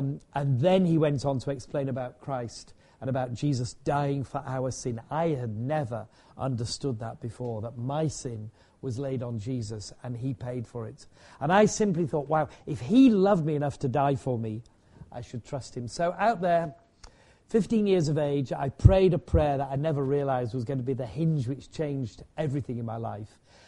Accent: Leeds, Yorkshire and the Humber, United Kingdom; born there; in Leeds, which is now a geriatric hospital, so I may just begin and end my day in the same place, you never know.

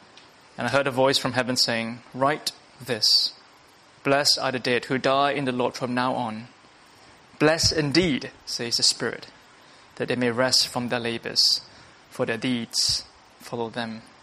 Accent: Singapore; I grew up in Singapore, and let me tell you the Singaporean story.

